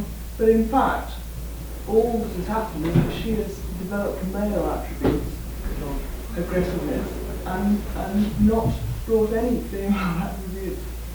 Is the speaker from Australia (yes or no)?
no; England, United Kingdom; I come from England